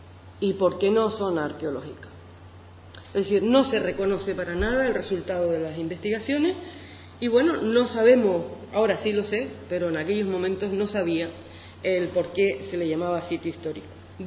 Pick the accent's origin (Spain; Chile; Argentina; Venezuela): Spain; Güímar, Canary Islands; porque soy de Güímar, y entonces me ha tocado la identidad, ¿no?